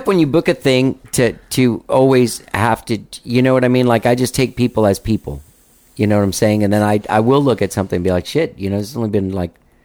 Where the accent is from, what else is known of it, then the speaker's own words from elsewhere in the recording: Miami, Florida, United States; born there; I've never been to Cuba either. I was born in Miami. But my parents were born in Cuba.